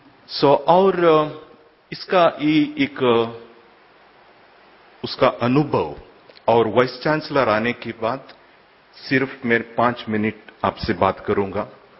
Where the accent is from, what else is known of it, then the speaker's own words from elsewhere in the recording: Manipal, Karnataka, India; Hindi is a second language; moved away as an adult; now in Jaipur, India; मैं मूलतः कर्नाटक का मणिपाल से हूं।